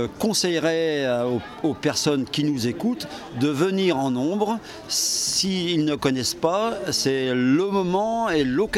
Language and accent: French; Hauts-de-France, France; Alors, je suis dans les Hauts-de-France, comme vous, mais moi, je viens du département de l'Aisne, situé au-dessus de Laon et de Charleville-Mézières, dans une région qui s'appelle la Thiérache.